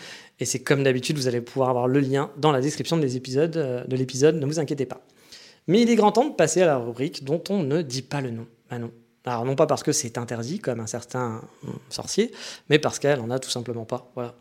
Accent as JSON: {"language": "French", "country": "France", "said": "on est français"}